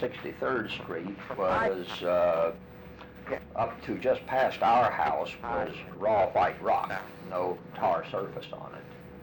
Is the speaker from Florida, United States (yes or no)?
yes; Miami, Florida, United States; I can remember growing up in Miami.